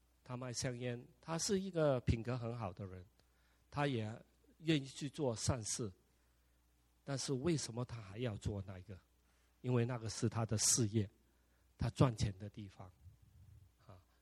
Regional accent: Chaozhou, Guangdong, China; 我年轻的时候我很霸道的啊，我潮州人啊

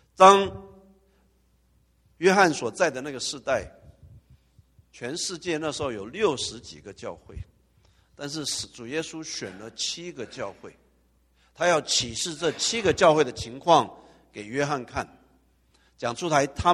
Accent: Taiwan; 因为我从台湾来的嘛，在那边人一点都不兴奋，一看到下雪完蛋了，又要铲雪。

